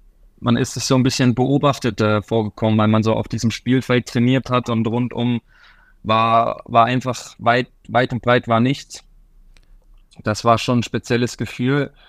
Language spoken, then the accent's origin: German; Switzerland